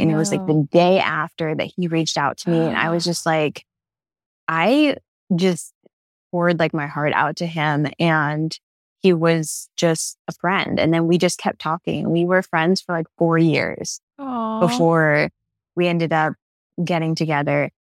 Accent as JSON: {"language": "English", "town": "Long Island", "region": "New York", "country": "United States", "tie": "born or raised there", "said": "I'm from Long Island."}